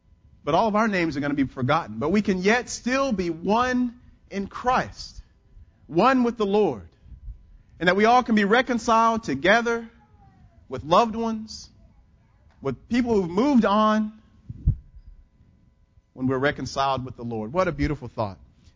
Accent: Conroe, Texas, United States; I'm from East Texas, from Conroe, a small, mostly predominantly black community.

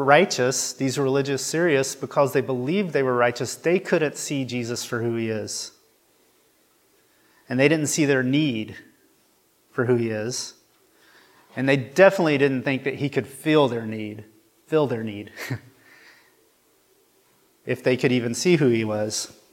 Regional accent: Nebraska, United States; so I'm from Nebraska.

